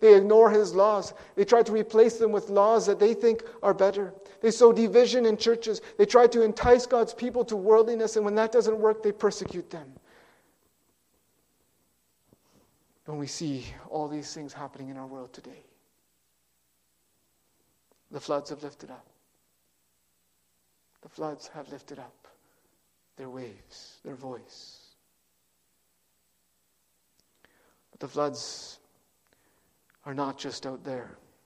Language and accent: English; British Columbia, Canada; I grew up in the Fraser Valley in BC there